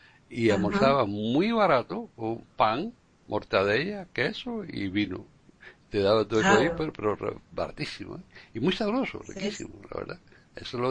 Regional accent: Cuba; pero en la Cuba que yo crecí, y en España, y en esa época

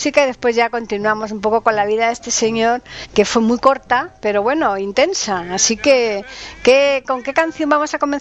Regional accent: Alcalá de Guadaíra, Andalusia, Spain; Bueno, es un pueblo, no, igual que mi pueblo. Es que Alcalá de Guadaira es un pueblo que es está unido a Sevilla

